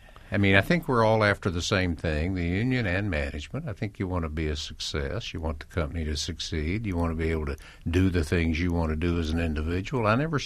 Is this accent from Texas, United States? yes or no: yes; Ennis, Texas, United States; I grew up in Ennis, Texas, which is a small town 40 miles south of Dallas. It's bigger now, but it was small then.